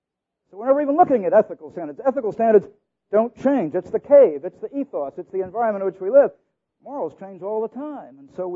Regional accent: United States; I grew up in America during the Great Depression and thought that the great goal of life was success and material gain and power and influence.

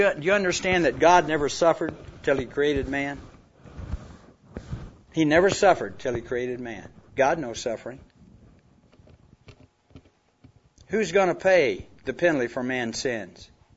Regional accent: Oklahoma, United States; Now, for an old boy that was born and raised in Oklahoma, you know, and Lake Overhoser is about the biggest body of water I've ever been around.

